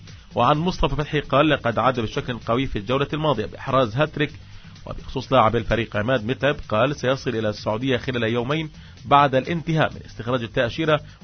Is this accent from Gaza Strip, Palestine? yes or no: yes; Gaza, Gaza Strip, Palestine; ملعب معشب عندنا في غزة، بيصير مش قادر.